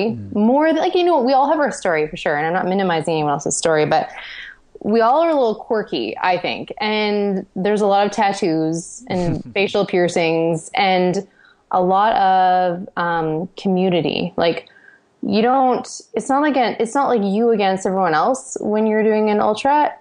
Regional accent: Canada; So I say miles, even though I'm Canadian, because it sounds not as crazy as kilometers.

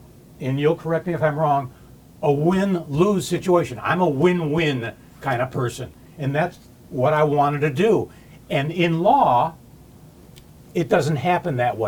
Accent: Detroit, Michigan, United States; also born or lived in San Francisco, United States; because I'm born and raised in Detroit, I pack up my dog, get in the car, enroll in Lincoln Law School out in San Francisco

